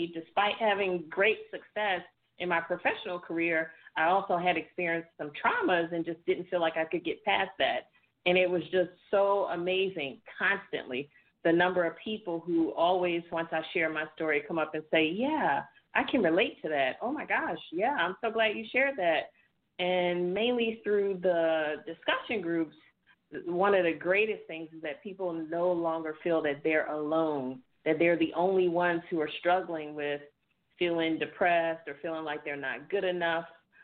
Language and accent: English; Washington, District of Columbia, United States; Growing up, I was born in Washington, D.C. My dad was a police officer in the 60s.